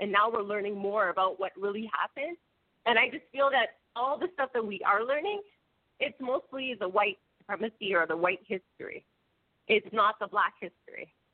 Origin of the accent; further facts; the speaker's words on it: Canada; So, like, I'm from Canada. We need to take care of the issues that are happening here